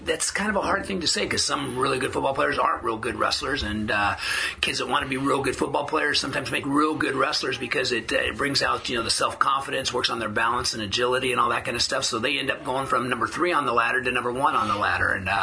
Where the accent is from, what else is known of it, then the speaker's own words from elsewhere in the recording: California, United States; You know, I'm from the Central Valley, so football and wrestling are the two sports there, and I did them both.